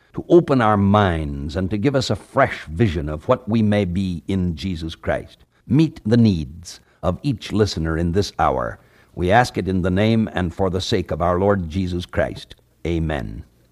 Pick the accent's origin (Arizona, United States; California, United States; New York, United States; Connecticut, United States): California, United States; there was not even 1 mile of paved road in my home state of California.